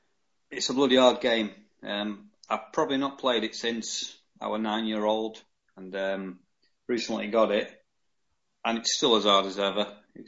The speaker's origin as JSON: {"language": "English", "region": "Yorkshire and the Humber", "country": "United Kingdom", "accent": "Yorkshire", "said": "So I'll try and not revert into my Yorkshire accent. I'll try and keep speaking posh as I'm now doing"}